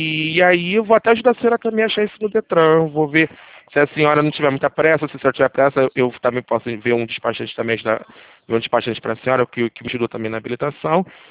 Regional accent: Rio de Janeiro, Brazil; Sou aqui do Rio, sou aqui. Eu fico aqui em Jacarepaguá.

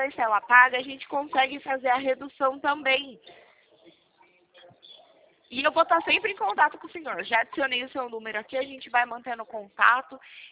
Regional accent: Cordeiro, Brazil; sou de Cordeiro. Moro ali no São Luís.

